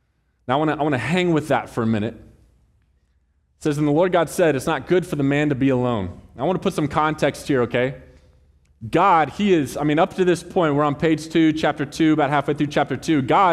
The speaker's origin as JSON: {"language": "English", "region": "Texas", "country": "United States", "said": "I'm a Texan. I'm not used to this cold weather yet."}